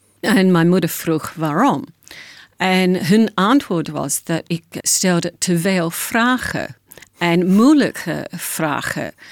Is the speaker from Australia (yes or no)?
yes; Australia; Ik kom uit Australië. Ik had een heel lieve familie en ik ben opgegroeid in de protestante kerk.